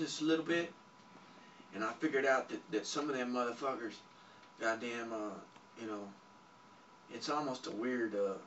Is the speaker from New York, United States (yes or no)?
no; Pecos, Texas, United States; Shit, one time I was fucking in Pecos, my hometown, and I was working out